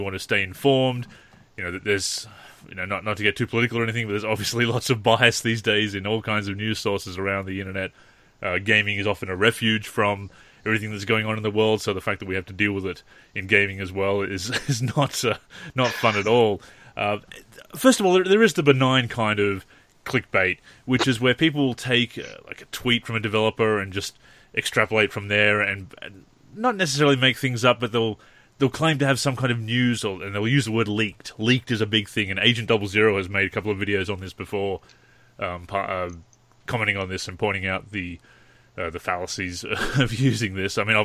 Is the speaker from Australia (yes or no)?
yes; Australia; which, of course, we are very biased towards being Australian ourselves.